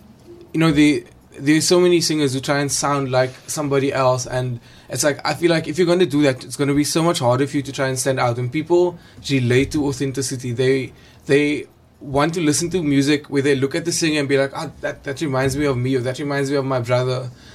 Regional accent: Elsie's River, Western Cape, South Africa; You know, I grew up in Elsie's River

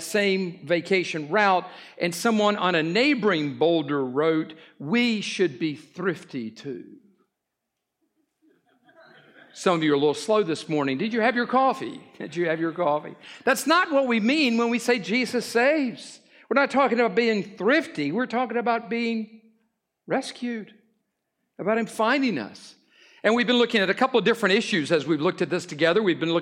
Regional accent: North Carolina, United States; I grew up in North Carolina, and when we take a vacation, I remember going through the mountains

